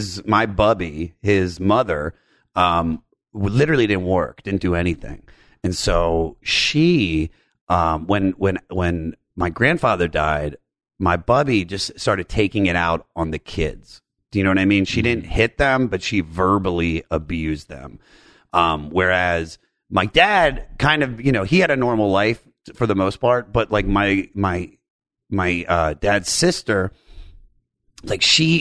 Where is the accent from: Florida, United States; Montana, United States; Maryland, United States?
Maryland, United States; Germantown; born there; Well, all right, so I was born in Germantown, Maryland, which is about 20 miles outside of Washington, D.C., and I had just a normal, like, family